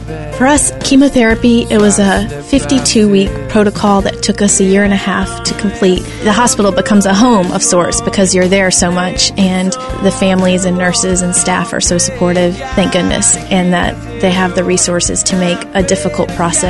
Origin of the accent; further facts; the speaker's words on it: Greenville, South Carolina, United States; I'm from Greenville, South Carolina.